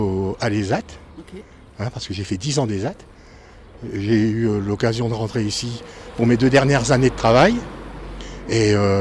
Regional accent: northern France, France; Moi, je suis natif du nord de la France et j'habite ici depuis une quinzaine d'années.

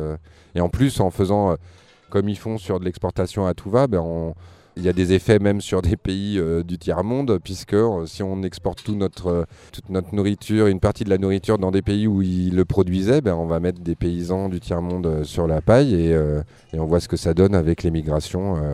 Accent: Saint-Affrique, Occitanie, France; je suis de Sainte-Afrique et du Sud Aveyron

